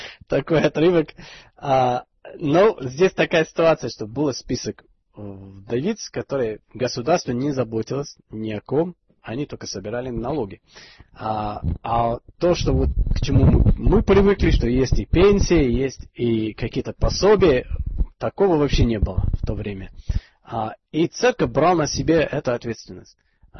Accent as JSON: {"language": "Russian", "region": "England", "country": "United Kingdom", "second_language": "Russian", "said": "Я из Англии, мы живем в частных домах, у каждого свой сад."}